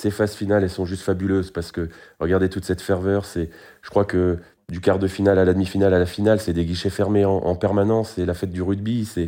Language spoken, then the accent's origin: French; Gourin, Brittany, France; je suis originaire, je suis breton, originaire de Gourin, qui est une petite commune en plein centre Bretagne.